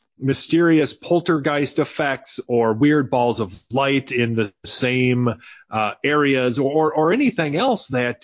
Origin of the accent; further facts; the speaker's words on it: Wisconsin, United States; maybe it's because I'm from Wisconsin